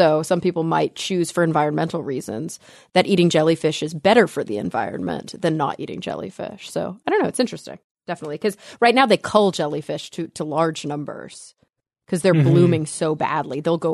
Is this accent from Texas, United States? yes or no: yes; Texas, United States; I grew up in Texas. I didn't have access to good seafood.